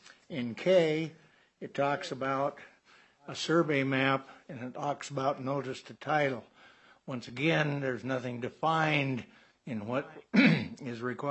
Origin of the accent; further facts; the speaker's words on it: Port Orchard, Washington, United States; Work for Ward C. Muller and Associates, and I'm from Port Orchard.